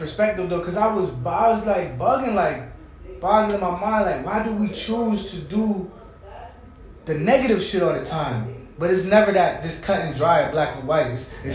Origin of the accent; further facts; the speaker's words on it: Georgia, United States; born there; also born or lived in Alabama; I was born in Georgia. I lived in Alabama, but it's the same shit.